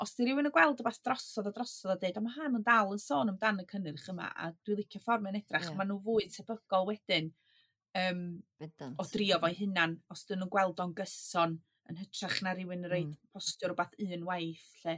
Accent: Wales, United Kingdom; first language Welsh; Ia, dwi di stryglo hefo hwn, de, achos bod i Cymraeg di iaith gyntaf fi, Cymraeg, da ni siarad, wel, da ni double Dutch, actually, fan hyn, cos gath gŵr fi fagu yn Saesneg.

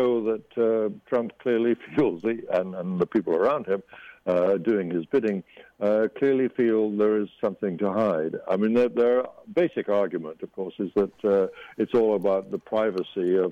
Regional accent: New York, United States; that has interesting ramifications for the entire governance of my home state of New York.

